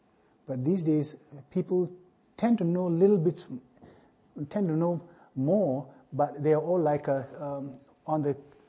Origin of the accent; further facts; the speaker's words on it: United States; born there; Being American, being born in America